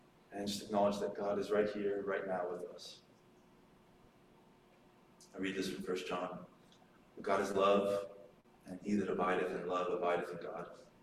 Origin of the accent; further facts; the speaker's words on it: United States; now in Canada; I grew up in the States. I've been in Canada since 2007, so this feels so much like home.